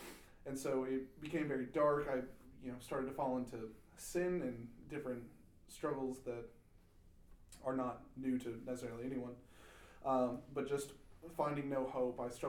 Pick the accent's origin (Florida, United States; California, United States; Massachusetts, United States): Florida, United States; also born or lived in Carmel, Indiana; Well, I was born in Carmel, Indiana. I moved down to Florida when I was one.